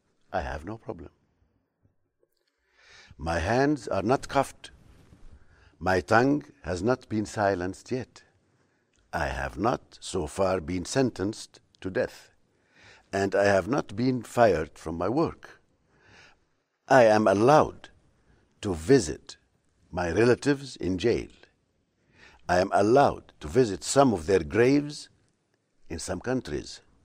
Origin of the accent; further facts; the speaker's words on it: Ramallah, West Bank, Palestine; moved away as an adult; also born or lived in Cairo; I was born in Ramallah. I lived there, I studied there, and then I had to go to a university.